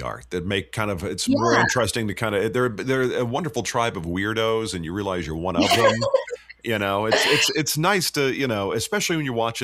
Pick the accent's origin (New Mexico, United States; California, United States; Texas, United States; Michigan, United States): Texas, United States; Dallas; also born or lived in New Orleans; I'm originally from Dallas, so I always clarify, but I spent 20 years there.